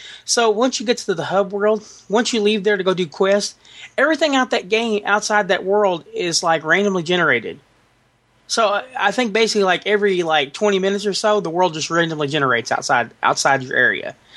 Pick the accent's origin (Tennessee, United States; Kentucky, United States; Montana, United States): Kentucky, United States; We're more American than Chicago.